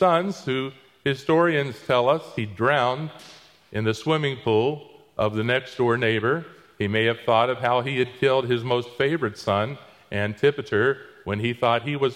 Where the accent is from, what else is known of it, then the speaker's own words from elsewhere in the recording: Daytona Beach, Florida, United States; I grew up in Daytona Beach, Florida